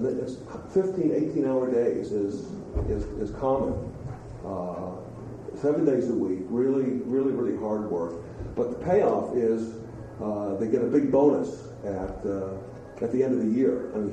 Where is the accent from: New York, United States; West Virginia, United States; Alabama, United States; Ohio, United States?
New York, United States; I remember growing up in New York, stores were closed on Sunday.